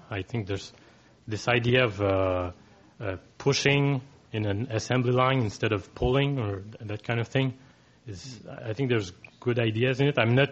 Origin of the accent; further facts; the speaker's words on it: Val d'Or, Quebec, Canada; I come from Val d'Or, which is a small town in the middle of Quebec.